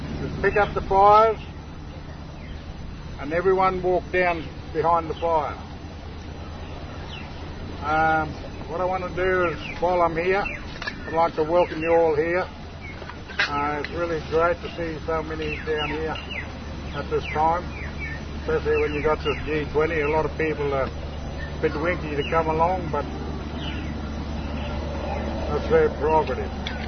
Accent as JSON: {"language": "English", "town": "Ipswich", "region": "Queensland", "country": "Australia", "said": "I'm a CEO from Brisbane, Ipswich."}